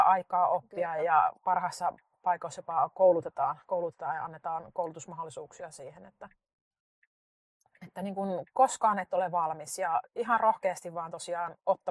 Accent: Savo, Finland; Mä oon savolainen ja mä annan savolaisen vastauksen.

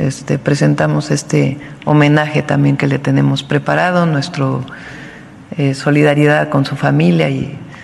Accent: Mexico

